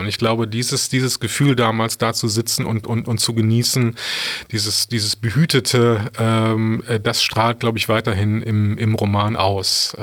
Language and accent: German; Cologne, North Rhine-Westphalia, Germany; ich als Kölner